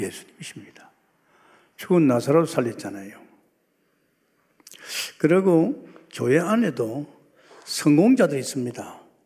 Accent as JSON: {"language": "Korean", "town": "Gimhae", "region": "South Gyeongsang", "country": "South Korea", "tie": "born or raised there", "said": "제가 김해 고향 가가지고 또 어머니를 일시해서 그 동생들 다 영접시켰어요"}